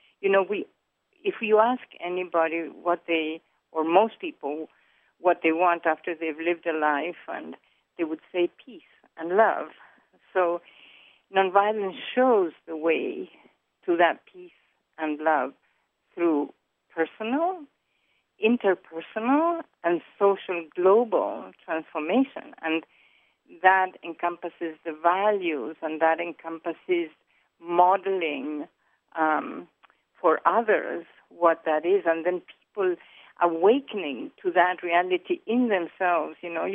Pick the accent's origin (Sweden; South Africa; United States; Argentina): Argentina; I know from my own history, you know, like growing up in Argentina and going through the dirty war, what we call there.